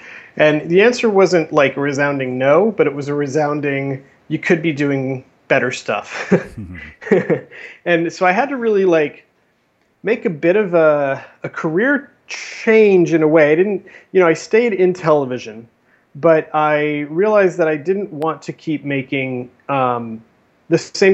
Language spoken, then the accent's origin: English; Florida, United States; I grew up in South Florida. I was always interested in theater and somewhat in television, and actually studied theater at NYU.